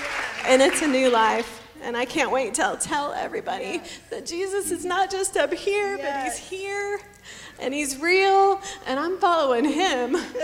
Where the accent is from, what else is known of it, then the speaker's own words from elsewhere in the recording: Columbus, Ohio, United States; I'm from Columbus, Ohio, and I'm Bobby's little sister.